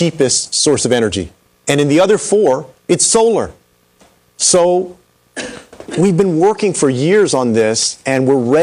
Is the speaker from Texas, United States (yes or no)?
yes; Texas, United States; In Texas, in my home state of Texas, last month there was more energy generated from wind than from coal.